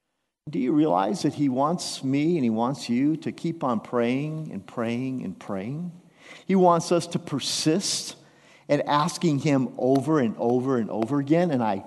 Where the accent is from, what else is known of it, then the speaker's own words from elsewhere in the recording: Des Moines, Iowa, United States; I was probably in second grade, and I was walking home from McKinley Elementary School in Des Moines, Iowa, on the poor side of town